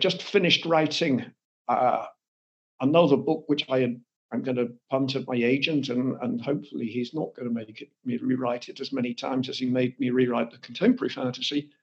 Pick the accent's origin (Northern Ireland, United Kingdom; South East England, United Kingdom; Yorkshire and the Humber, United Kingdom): South East England, United Kingdom; as you maybe can guess from the accent, I'm English. I live here in the south of England, and I grew up around the south of England, went to school in the city of Winchester, and then I went to Cambridge.